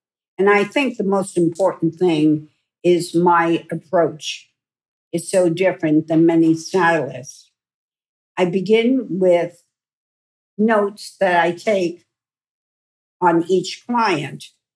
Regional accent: Queens, New York, United States; When I was about 8 years old, I was growing up in Queens, New York.

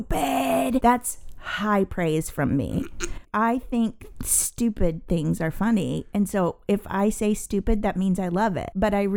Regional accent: Springfield, Missouri, United States; It's not easy. I'm from Springfield, Missouri.

